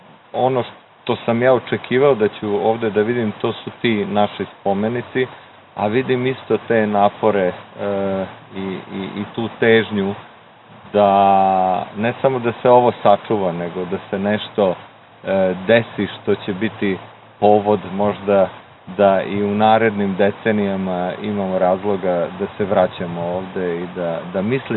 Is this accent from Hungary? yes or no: yes; Hungary; Ja sam Srbin iz Mađarske i to od onih koji su, neki od mojih predaka su verovatno krenuli možda i sa ovih teritorija